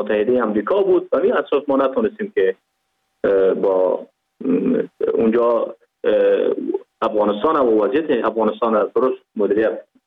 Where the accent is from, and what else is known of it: Pakistan; born or raised there